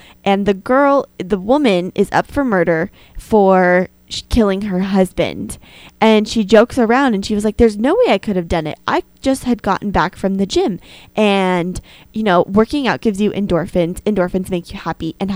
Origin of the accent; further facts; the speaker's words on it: Arizona, United States; maybe I'm going home to my hometown of Arizona and I get to see my family.